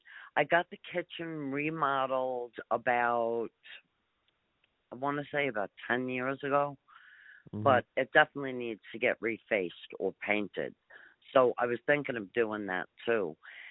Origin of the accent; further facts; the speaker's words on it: New York, United States; I grew up in New York, in right on the Atlantic Ocean, in between the Jamaica Bay and the Atlantic Ocean. So I was basically on an island, and I just happened to love the water.